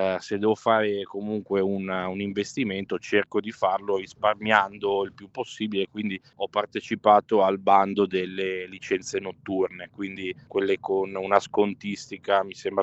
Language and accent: Italian; Rho, Lombardy, Italy; Sì, io abito a Rho, quindi precisamente sono di Rho, ma comunque sì, lavoro a Milano.